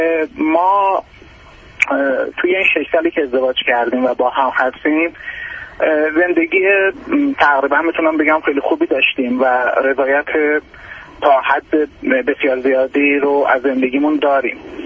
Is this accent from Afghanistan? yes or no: no; Iran; البته ما از ایران هستیم،